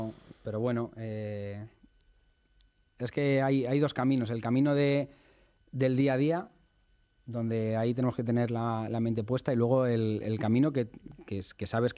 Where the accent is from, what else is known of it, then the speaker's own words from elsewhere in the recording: Madrid, Community of Madrid, Spain; en mi caso soy de Vallecas, me siento un privilegiado.